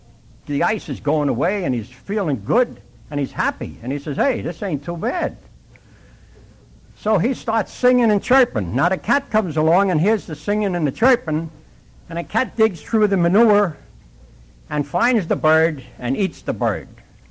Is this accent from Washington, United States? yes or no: no; New York, United States; now in California, United States; I'm out in California now 5 years, and I'm a New Yorker, an AA New Yorker.